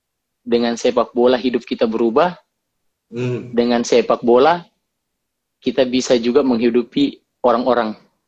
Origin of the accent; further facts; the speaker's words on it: Samarinda, East Kalimantan, Indonesia; Dari saya lahir di Samarinda, saya tinggal di Samarinda seberang.